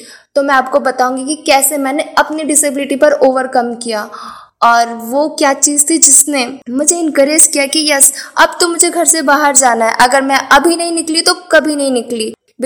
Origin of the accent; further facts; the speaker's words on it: Indore, Madhya Pradesh, India; मैं इंदौर मध्य प्रदेश से हूँ।